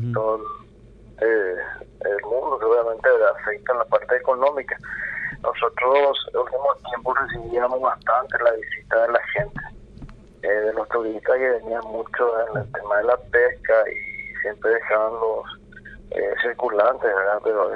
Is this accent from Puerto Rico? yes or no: no; Paraguay; Y como todo paraguayo se caracteriza por ser una comunidad solidaria, ¿verdad?